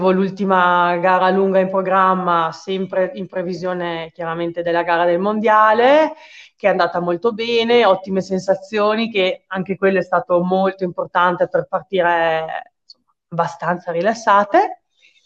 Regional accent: Verona, Veneto, Italy; io sono di Verona, ho appena fatto 33 anni

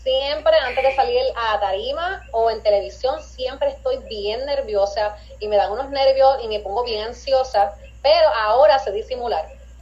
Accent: Humacao, Puerto Rico; yo representé a mi pueblo, me llevé a Miss Humacao

